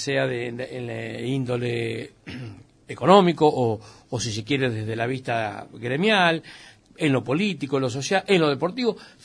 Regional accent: Argentina; Somos así los argentinos.

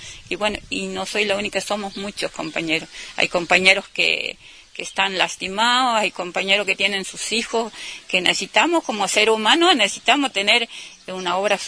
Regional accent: Santiago del Estero, Argentina; yo soy de Santiago del Estero y te vengo a decir que tengo 52 años

